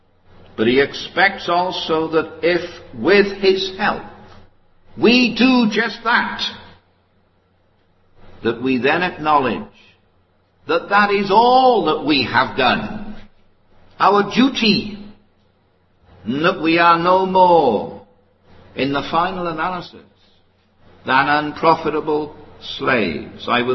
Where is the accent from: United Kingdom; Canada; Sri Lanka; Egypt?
United Kingdom; Wales; I'm a Welshman.